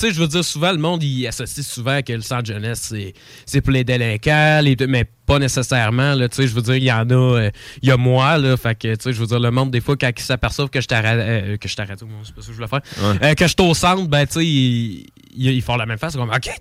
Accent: Lévis, Quebec, Canada; J'habite à Lévis depuis que je suis petit. Je suis né à Lévis. J'ai fait mes premières conneries à Lévis.

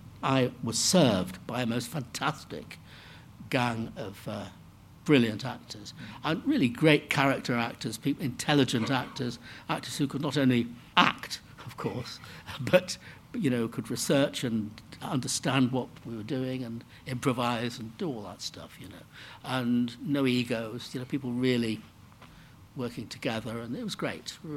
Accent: Manchester, North West England, United Kingdom; I grew up in Manchester, and many of us that did knew nothing about it.

